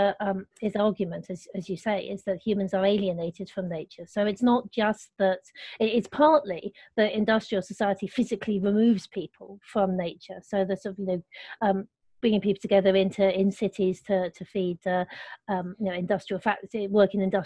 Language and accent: English; East Barnet, London, United Kingdom; As you say, I'm a local. In fact, I grew up in East Barnet, so I often say I'm like a medieval peasant. So I've never been, never lived more than 5 miles from my birthplace, which is almost true.